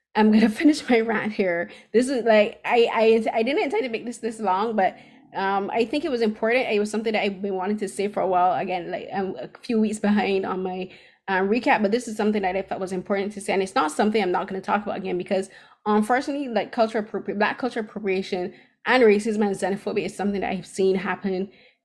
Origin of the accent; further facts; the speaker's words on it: Barbados; I'm from Barbados.